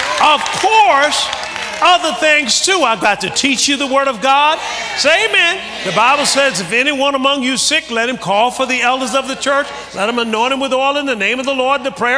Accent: Tuskegee, Alabama, United States; you know, I at my hometown now in Tuskegee, Alabama

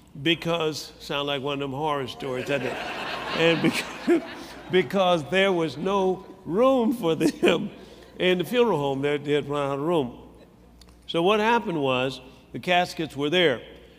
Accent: Tuskegee, Alabama, United States; born there; I was born in Tuskegee, Alabama.

